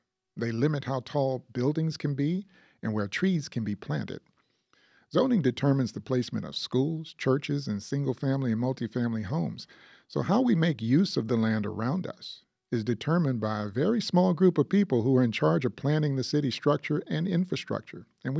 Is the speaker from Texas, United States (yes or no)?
yes; Houston, Texas, United States; because I grew up in Houston, too, so that really surprised me.